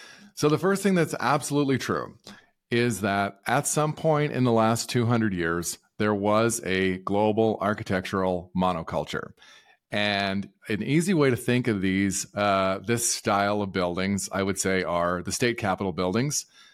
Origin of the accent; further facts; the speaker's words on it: Canada; I'm a Canadian. Canada went really wild with money printing